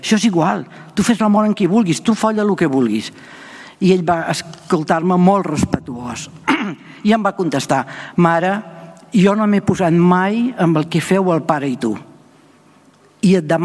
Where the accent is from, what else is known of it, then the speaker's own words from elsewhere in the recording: Vilanova, Catalonia, Spain; el meu poble havia tingut un gran acolliment i jo de jove m'ho havia passat molt i molt bé amb totes les persones que venien a Vilanova